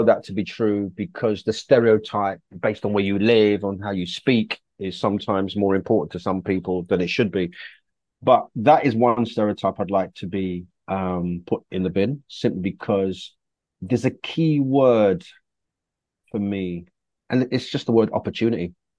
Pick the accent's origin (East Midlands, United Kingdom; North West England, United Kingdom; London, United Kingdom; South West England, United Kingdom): London, United Kingdom; Hackney; born there; I mean, I was born in Hackney, East London.